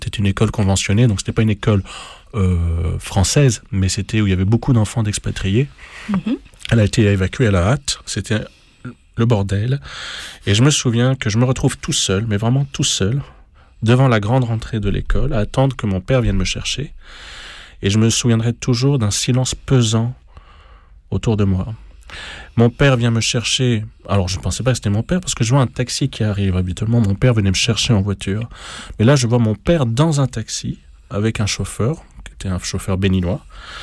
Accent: Libreville, Estuaire, Gabon; born there; also born or lived in Ottawa, Canada; quand je suis né au Gabon, donc à Libreville, on est parti quelques années au Canada, où j'ai passé vraiment ma petite enfance à Ottawa, donc le Canada anglophone, et puis on est revenu en 90 au Gabon

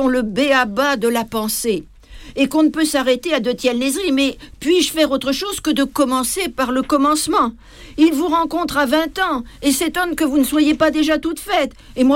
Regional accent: Paris, Île-de-France, France; moi, je suis parisien, je peux m'occuper de tout ça.

